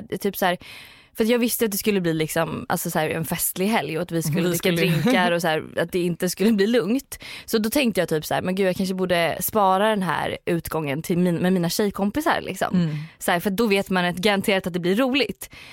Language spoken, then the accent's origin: Swedish; Norrköping, Östergötland, Sweden; jag har ju då varit i Norrköping, där jag kommer ifrån